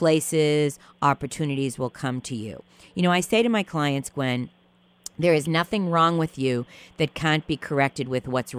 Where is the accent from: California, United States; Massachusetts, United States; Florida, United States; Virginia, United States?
Massachusetts, United States; Boston; I'm from Boston, so people sometimes give me a little bit of a hard time about my accent.